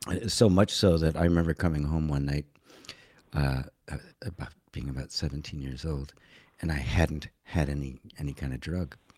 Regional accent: Illinois, United States; I'm sleeping on the floor in this house in the middle of Wisconsin. I grew up in Illinois

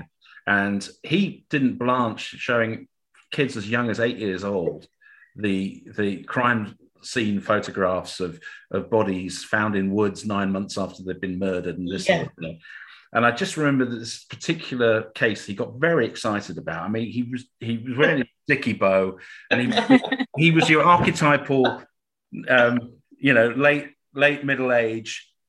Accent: Cambridge, East of England, United Kingdom; when I was a kid, in fact, I'm from Cambridge. We had Cambridge Christmas lectures laid on by the university, which were pretty wonderful.

